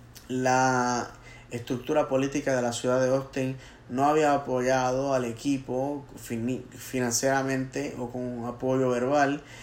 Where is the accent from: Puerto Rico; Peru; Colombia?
Puerto Rico; Bayamón; la ciudad de Bayamón, Puerto Rico, la cual es mi pueblo natal